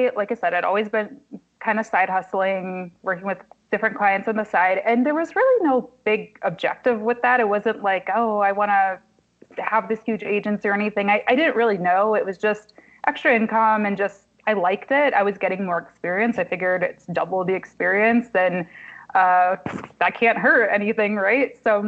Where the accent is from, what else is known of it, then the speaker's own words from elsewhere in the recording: Kalamazoo, Michigan, United States; now in Detroit, United States; which my hometown as well, like I said, it's very diverse. It's not like there are no black people in Kalamazoo, but there's no place like Detroit.